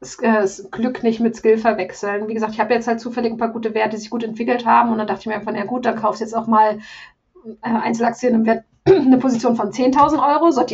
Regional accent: Hesse, Germany; ich komme vom Land, also ich komme aus Hessen ursprünglich, aus der Rhön.

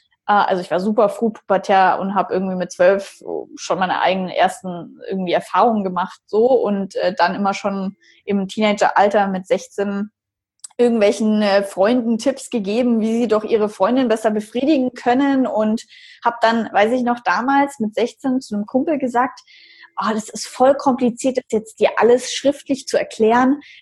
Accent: Bavaria, Germany; Aber ich bin aus Bayern, irgendwie so ganz traditionell katholisch eigentlich aufgewachsen.

